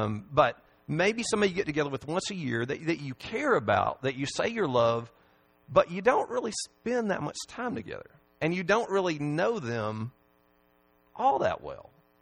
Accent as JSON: {"language": "English", "town": "Huntsville", "region": "Alabama", "country": "United States", "tie": "born or raised there", "said": "but I grew up in Huntsville, Alabama, and actually I lived there as long as I can remember, I was born there"}